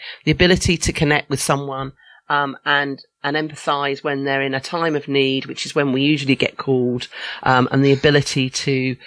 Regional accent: Isle of Wight, South East England, United Kingdom; I was born on the Isle of Wight. I was actually born in a police house in Staplers Road, because my dad was in the police, and spent my first 18 years on the Isle of Wight.

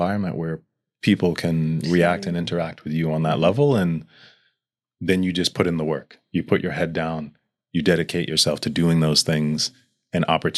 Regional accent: New York, United States; But I'm from New York.

